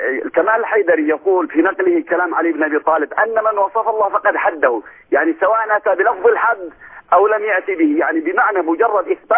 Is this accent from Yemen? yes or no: yes; Yemen; لتحرق سمعته عند كثير من الناس عندنا في اليمن وغيرها